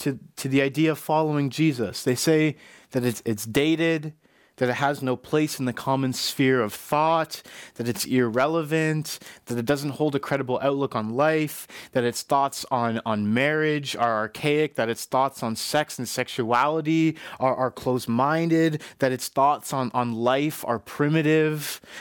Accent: Ontario, Canada; I'm from Ontario originally. That is where in which I was born. I was raised in a Christian home

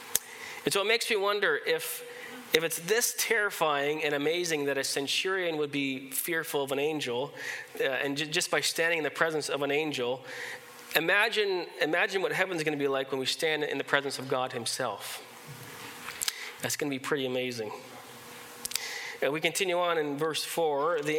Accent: Canada; Now, as a Canadian, how many here are Canadians?

